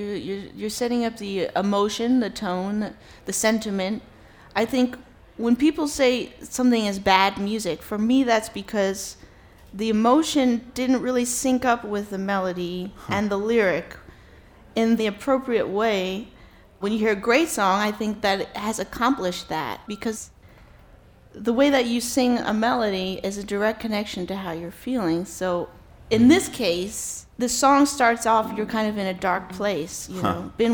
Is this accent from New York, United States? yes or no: yes; New York City, New York, United States; I wrote this song, I'm born and raised in New York City, and at one point, about 2 years ago, I was getting just sick and tired of it, and I really needed to change.